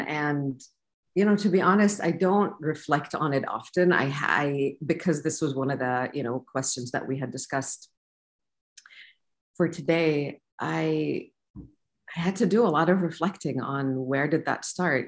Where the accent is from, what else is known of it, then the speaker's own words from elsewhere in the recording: Saudi Arabia; growing up in Saudi Arabia, I never felt like things made sense.